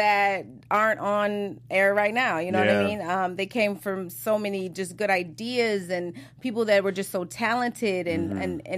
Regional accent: Chicago, Illinois, United States; now in Los Angeles, United States; I'm from, you know, we're from Chicago, so right. we're going to survive wherever we go.

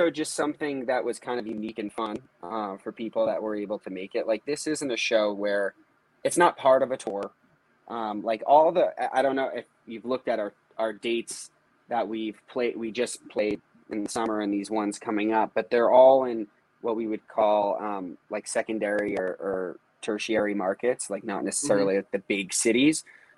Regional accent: Northeast, United States; Just growing up in the Northeast, everyone played in basements, shows, practices, whatever.

